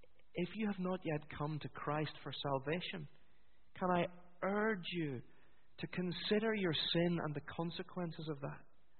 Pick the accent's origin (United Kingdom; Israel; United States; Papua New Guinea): United Kingdom; Northern Ireland; You may detect from my accent that I'm from Northern Ireland.